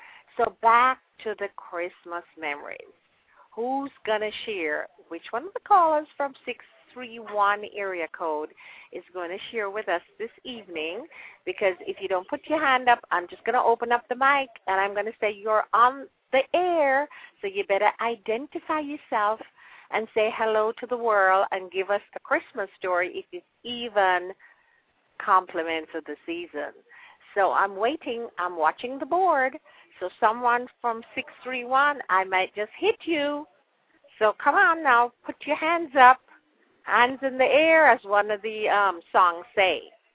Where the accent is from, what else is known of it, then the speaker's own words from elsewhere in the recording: Jamaica; I am very, very grateful that I was born and raised in Jamaica. And I'm proud to be a Jamaican.